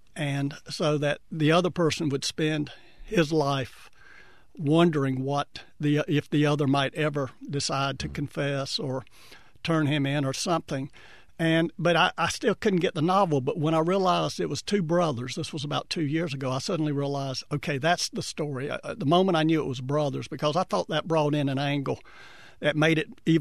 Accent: Boiling Springs, North Carolina, United States; I grew up in Boiling Springs, and I can remember one day I was reading the Shelby Star, the county newspaper

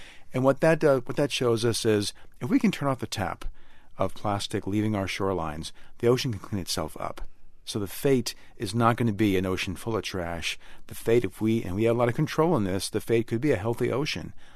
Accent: Mississippi, United States; So I grew up in near the Gulf of Mexico, and you'd walk on the beach in southern Mississippi. My stepfather was a fisherman.

